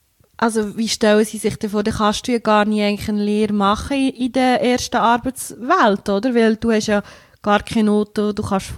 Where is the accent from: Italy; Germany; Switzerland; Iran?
Switzerland; Lucerne; ich bin im Entlebuch aufgewachsen und dann bist du von der 1. bis in der 6. Klasse im gleichen Schulhaus.